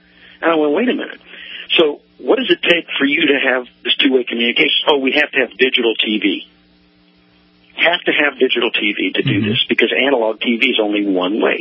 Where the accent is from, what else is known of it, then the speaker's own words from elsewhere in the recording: Texas, United States; I'm an expat from Texas.